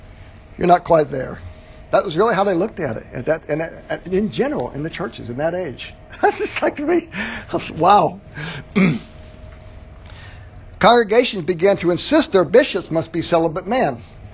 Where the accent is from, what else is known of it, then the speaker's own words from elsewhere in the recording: Southwest, United States; we grew up in the Southwest. There are a lot of missions in the Southwest that reached out to Indian populations